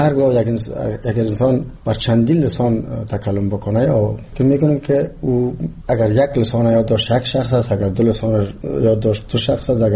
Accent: Jalalabad, Nangarhar, Afghanistan; born there; من خودم یک تاجک و کس پنشیر، پدر مادرم از پنشیر است، ولی من در جلال‌آباد تولد شدم.

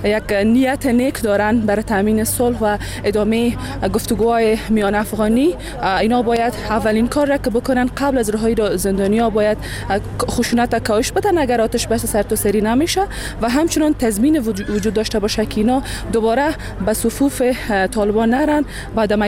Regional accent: Baghlan, Afghanistan; از بغلان آمدیم.

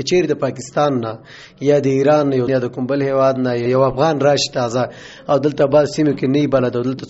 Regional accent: Nangarhar, Afghanistan; نو ما ویل چې نه، زه افغان یم، د ننګرهار یم.

